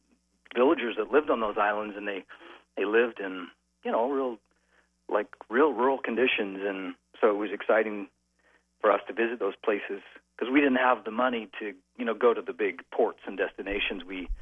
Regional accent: Canada; I'm a dual citizen now, but I grew up in Canada on a sailboat.

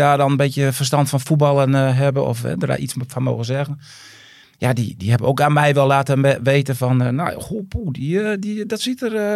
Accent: Tjuchem, Groningen, Netherlands; op ons sportveldje in Tjuchem dan, waar ik vandaan kwam met mijn... Met mijn dorpsgenootjes en vriendjes.

